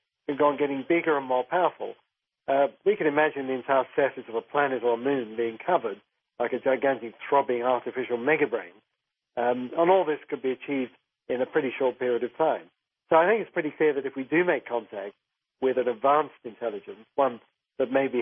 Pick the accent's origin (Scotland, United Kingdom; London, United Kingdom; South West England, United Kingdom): London, United Kingdom; when I grew up in North London, I was fascinated by scientific things.